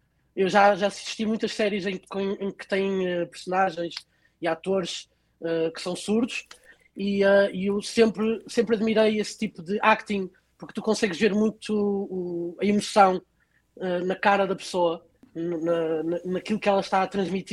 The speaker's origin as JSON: {"language": "Portuguese", "town": "Porto", "region": "Norte", "country": "Portugal", "also_born_or_lived": "Azores", "said": "sou do Porto, mas originário dos Açores."}